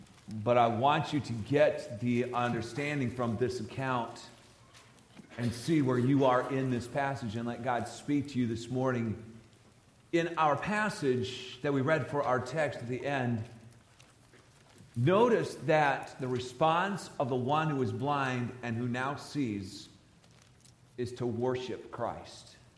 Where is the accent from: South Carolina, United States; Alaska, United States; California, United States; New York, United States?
South Carolina, United States; Starr; I grew up in Star, South Carolina, which is near Anderson.